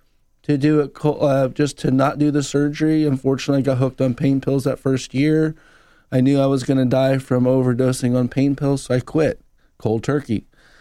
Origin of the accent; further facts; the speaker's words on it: Indiana, United States; I grew up in Indiana and there's, you know, people love sports